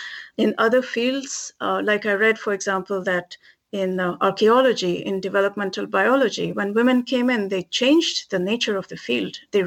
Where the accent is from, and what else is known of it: India; born or raised there; now in United States